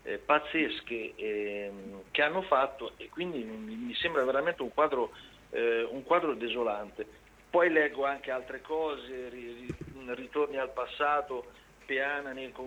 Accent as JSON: {"language": "Italian", "town": "Ancona", "region": "Marche", "country": "Italy", "said": "Detto questo, forse, lo dico da anconetano"}